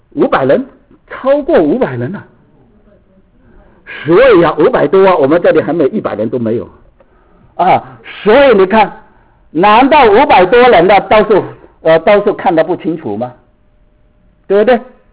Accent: Hong Kong; 阿姨，我从香港来

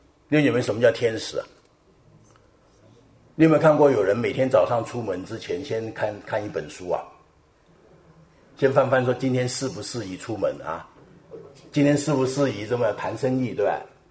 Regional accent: China; 这我们中国人最厉害的一招了，对不对？

